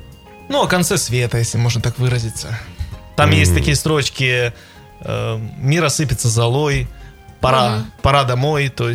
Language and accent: Russian; Luhansk, Luhansk Oblast, Ukraine; а тут я из Луганска такой.